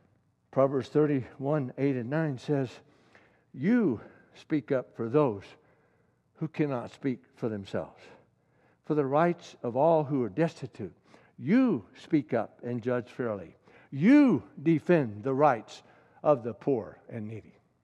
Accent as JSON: {"language": "English", "region": "South Carolina", "country": "United States", "tie": "born or raised there", "said": "I was raised in South Carolina, you know, and I don't associate."}